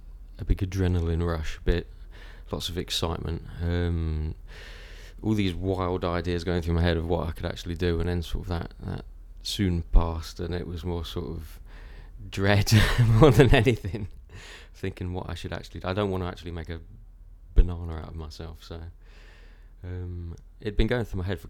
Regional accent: Ripley, East Midlands, United Kingdom; I'm 31 and I'm from Ripley in Derbyshire.

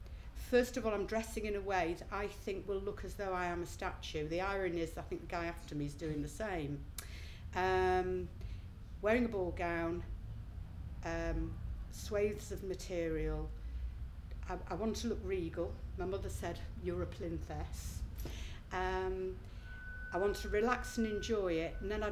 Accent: Manchester, North West England, United Kingdom; also born or lived in London; now in Liverpool, United Kingdom; I'm 51, and I'm from Liverpool. Okay. I live there, but I'm originally from Manchester. And I lived in London for about 18 years.

